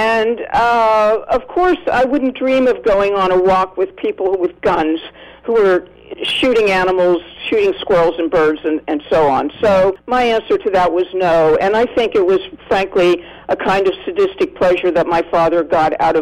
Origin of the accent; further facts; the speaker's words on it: Altoona, Pennsylvania, United States; I grew up in Altoona, Pennsylvania. When I grew up, Altoona was still a railroad town.